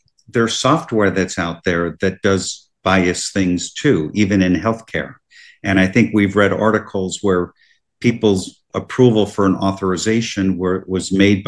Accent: New Jersey, United States; Now, I grew up in New Jersey. I went to Seton Hall University, which is a Catholic university

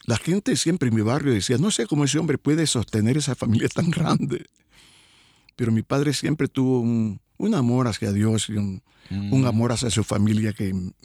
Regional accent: Anzoátegui, Venezuela; moved away as an adult; also born or lived in Caracas; now in United States; Sí, nací en Venezuela, en el estado Anzoátegui. Y me crié allá y luego mi familia se vino a Caracas, pero sí, soy venezolano de origen, pero ya casi más de 40 años fuera del país.

